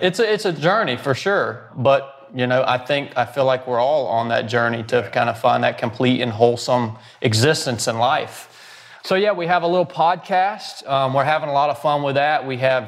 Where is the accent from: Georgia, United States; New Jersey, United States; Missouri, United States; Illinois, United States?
Georgia, United States; Background on me, I was born and raised in North Georgia, never played sports, never swam in a swimming pool.